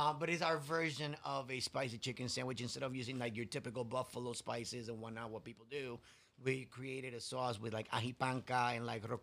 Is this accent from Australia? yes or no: no; Guavate, Puerto Rico; Yeah, I'm Puerto Rican, like Jibaro. Like, I was born in Puerto Rico. I grew up in Guabate, which is like the lechon capital of the world.